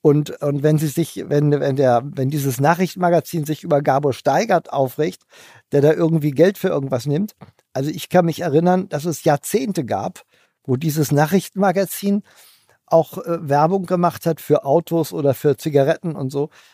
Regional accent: Hanover, Lower Saxony, Germany; Das ist auch ein bisschen, ich bin Hannoveraner

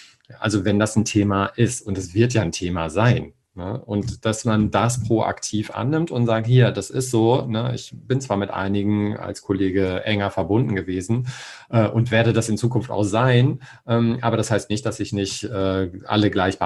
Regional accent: Hamburg, Germany; ich komme ja aus Hamburg

